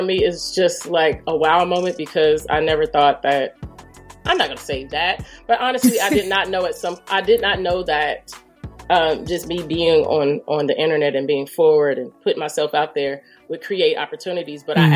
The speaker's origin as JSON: {"language": "English", "region": "North Carolina", "country": "United States", "also_born_or_lived": "Virginia", "said": "when we used to live in, Virginia, because I'm from North Carolina, but we used to live in Virginia"}